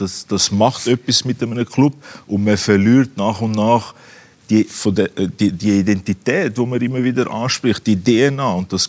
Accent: Zurich, Switzerland; als Zürcher nimmt man es zum Kenntnis

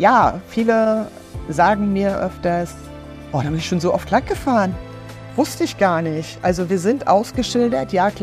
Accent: Rostock, Mecklenburg-Vorpommern, Germany; born there; gebürtige Rostockerin

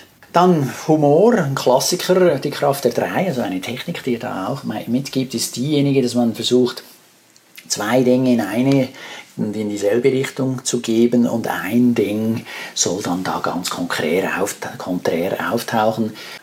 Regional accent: Switzerland; ein Apero, wie wir es bei uns in der Schweiz nennen

